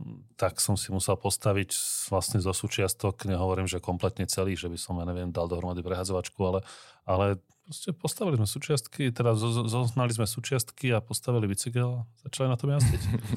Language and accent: Slovak; Považská Bystrica, Trenčín Region, Slovakia; Tým, že som z Poľskej Bystrice, a v Poľskej Bystrici reálne v tom období, keď som sa narodil a býval tam, bola jedna veľká